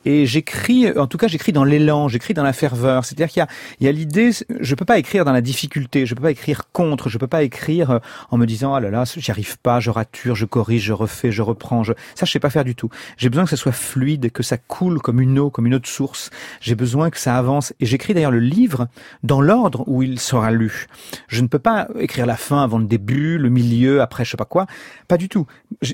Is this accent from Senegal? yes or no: no; Nouvelle-Aquitaine, France; parce que l'île de Ré, c'est le territoire de mon enfance. Moi, je suis né en Charente, et donc, quand vous êtes charentais, le littoral le plus proche, c'est l'île de Ré.